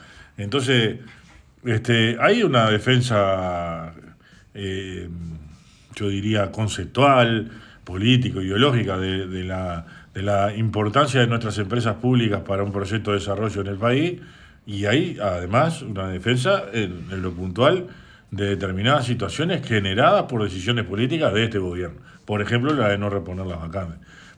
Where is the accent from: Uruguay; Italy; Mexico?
Uruguay; que somos los uruguayos